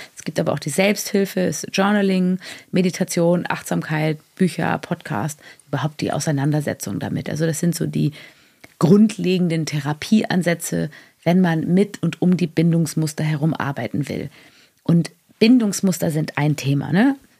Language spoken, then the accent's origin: German; Bavaria, Germany; Wie man bei uns in Bayern sagt.